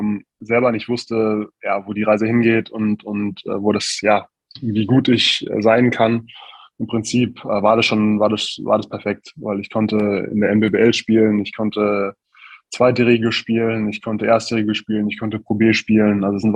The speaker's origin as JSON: {"language": "German", "town": "Neunkirchen am Brand", "region": "Bavaria", "country": "Germany", "tie": "born or raised there", "said": "Kleines Dorf in der Nähe von Forchheim, Erlangen, Nürnberg, Bamberg, Franken halt. Und da bin ich aufgewachsen. Mit 16 bin ich dann ausgezogen, nach Bamberg gezogen."}